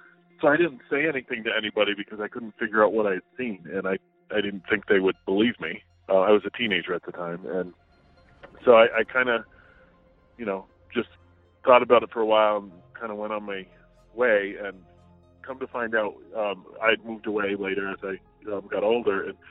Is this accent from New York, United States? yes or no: yes; New York, United States; now in New Hampshire, United States; I'm calling from New Hampshire. I have a story that happened back in the mid-80s, probably around 86. This happened where I grew up in upstate New York.